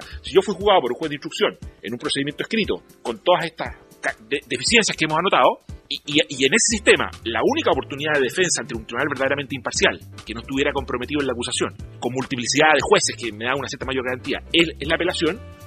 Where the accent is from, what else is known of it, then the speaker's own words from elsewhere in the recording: Chile; en mi país, en Chile, que es un típico caso